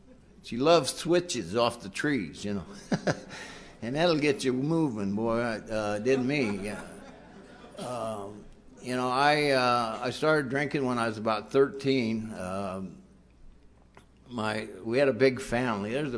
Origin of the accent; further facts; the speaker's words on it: Bakersfield, California, United States; also born or lived in Missouri; I grew up in Bakersfield, California. I wasn't born there, and I always make sure I point that out.